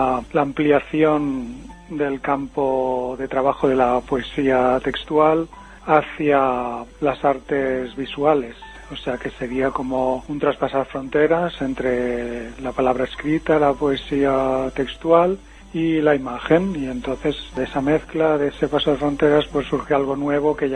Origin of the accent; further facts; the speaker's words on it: Barcelona, Catalonia, Spain; nací en Barcelona y he vivido gran parte de mi vida en Barcelona. Pero desde hace unos 14 años me vine a vivir al campo, aquí en la provincia de Barcelona, pero ya lejos de la ciudad.